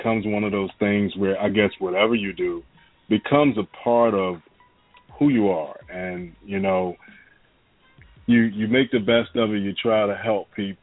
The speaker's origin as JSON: {"language": "English", "region": "Virginia", "country": "United States", "said": "I'm originally from Virginia, so, you know, make my way back somewhere down there"}